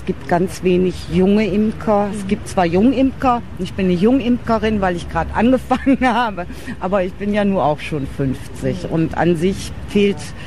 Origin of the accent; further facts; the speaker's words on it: North Rhine-Westphalia, Germany; Sortenhonig kann ich da, wo ich herkomme, nicht herstellen. Ich imker in der Egge, das so zwischen Detmold und Bad Driburg